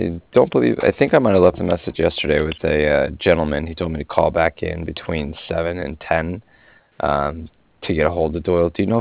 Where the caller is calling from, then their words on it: Cardiff, Wales, United Kingdom; And I was calling from Cardiff. It's Card, as in dog, Iff, like Frank.